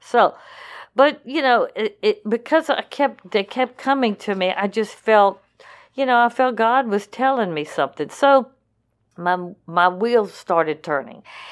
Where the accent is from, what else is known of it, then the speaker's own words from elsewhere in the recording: the South, United States; I mean, you know, I'm from the South. We just do clubs down here.